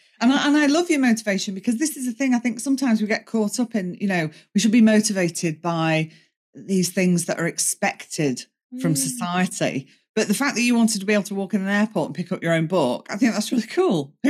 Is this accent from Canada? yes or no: no; England, United Kingdom; Like we're English.